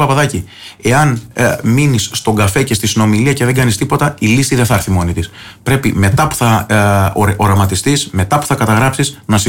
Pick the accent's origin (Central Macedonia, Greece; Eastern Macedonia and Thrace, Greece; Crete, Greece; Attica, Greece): Crete, Greece; Potamies; στο χωριό μου στις Ποταμιές δεν υπάρχει βιολογικός